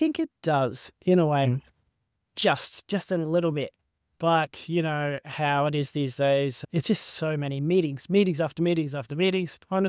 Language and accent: English; Sunshine Coast, Queensland, Australia; now in Brisbane, Australia; Also, this is growing up on the Sunshine Coast, so it's there really wasn't a lot of commercial accounting roles there. So I was moved to Brisbane 2014